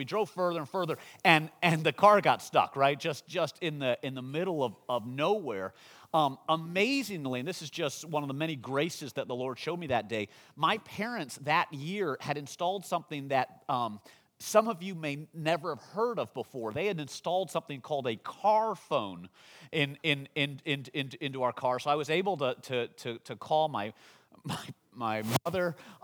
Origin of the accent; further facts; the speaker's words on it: Michigan, United States; now in Los Angeles, United States; I grew up in Michigan. I live in Los Angeles now, and I'm so soft.